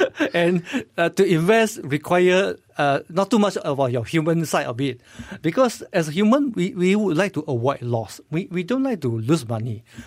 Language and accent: English; Malaysia; So, of course, since we are Malaysian, it's better that the investment is regulated by Security Commission or Bank Negara Malaysia.